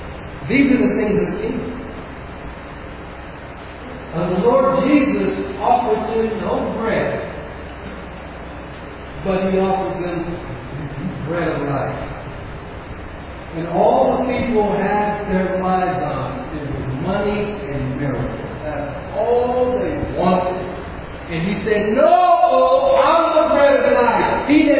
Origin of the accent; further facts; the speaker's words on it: California, United States; I'm from California. I just stay right there.